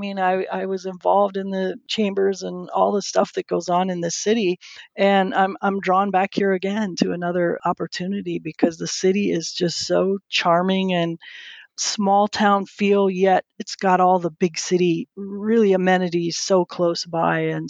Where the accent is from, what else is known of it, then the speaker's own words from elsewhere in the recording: Minnesota, United States; moved away as an adult; Listen, I grew up in Minnesota, so